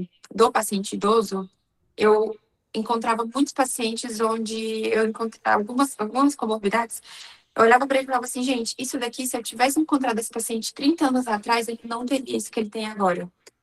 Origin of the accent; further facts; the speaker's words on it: Pará, Brazil; moved away as an adult; also born or lived in Tocantins; now in Americana, Brazil; Eu moro aqui no interior de São Paulo, em Americana. Mas, na verdade, eu sou lá do Pará. Eu me formei no Tocantins e vim embora para São Paulo logo quando eu estava formando.